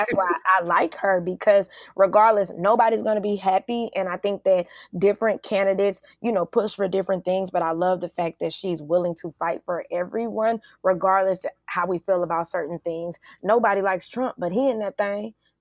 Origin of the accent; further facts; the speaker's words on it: California, United States; also born or lived in Louisiana; So I'm excited about this good black news because y'all know I'm from California by way of Louisiana.